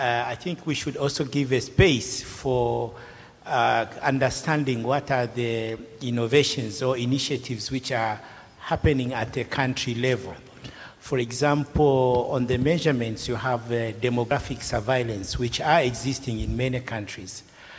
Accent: Tanzania; I'm from Tanzania

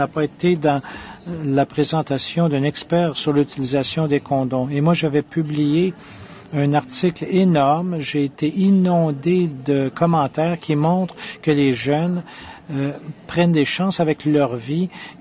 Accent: United Kingdom; French is a second language; je suis du Royaume-Uni

